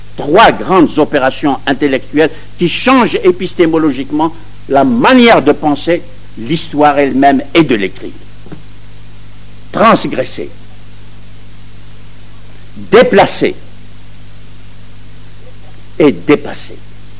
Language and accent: French; France; je suis français